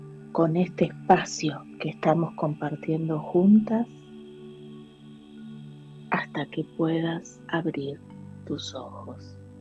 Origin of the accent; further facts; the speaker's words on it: Argentina; now in Chile; Yo argentina viviendo en Chile